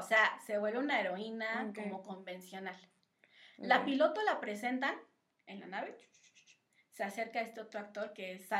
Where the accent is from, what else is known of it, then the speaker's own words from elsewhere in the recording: Mexico; los que crecimos aquí en México